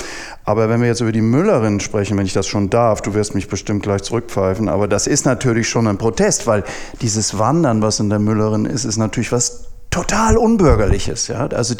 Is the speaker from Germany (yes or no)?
yes; Northern Germany, Germany; now in Austria; als Norddeutscher hier in Österreich